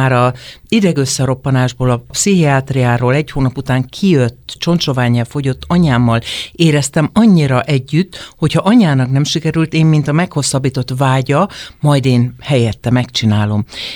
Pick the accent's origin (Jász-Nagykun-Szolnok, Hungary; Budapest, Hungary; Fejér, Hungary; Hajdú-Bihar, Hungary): Hajdú-Bihar, Hungary; Hajdúnánás; born there; És akkor még ugye 66-ban születtem Hajdón Ánáson, tehát olyan nagyon sok kikapcsolódás, mint az olvasás nem volt.